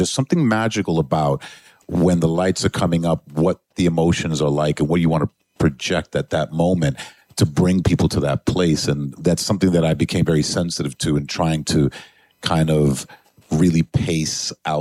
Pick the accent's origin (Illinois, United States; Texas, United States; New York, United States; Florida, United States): New York, United States; New York City; Growing up in New York was very formative for me in the different influences musically that I was exposed